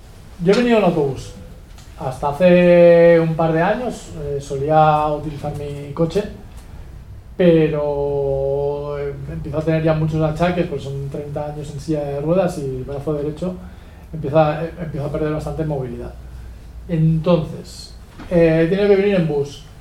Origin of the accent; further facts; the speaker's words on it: Barcelona, Catalonia, Spain; moved away; yo soy una persona que no he nacido aquí, vengo de Barcelona y llevo viviendo aquí alrededor de unos 15 años más o menos.